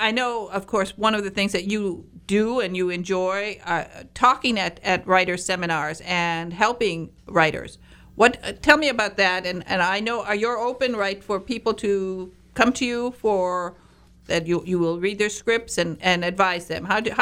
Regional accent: Michigan, United States; I'm from the Upper Peninsula. I'm a Youper.

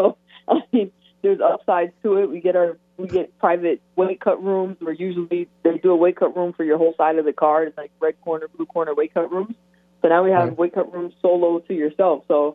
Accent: Massachusetts, United States; And, I grew up in Massachusetts, and since they don't have a Boston team, I've been going for the Las Vegas Aces

